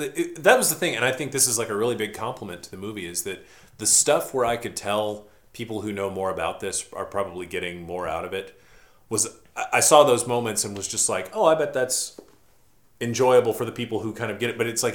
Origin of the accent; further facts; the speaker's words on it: Mississippi, United States; I'm from Mississippi, not Alabama.